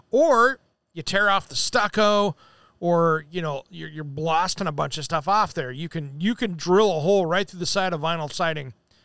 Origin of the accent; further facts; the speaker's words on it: Washington, United States; I grew up in Eastern Washington over in K1A country.